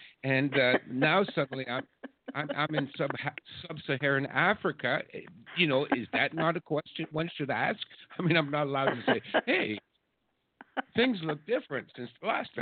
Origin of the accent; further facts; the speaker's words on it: Toronto, Ontario, Canada; Come on, I'm from Toronto. We have Somalian neighborhoods in Toronto.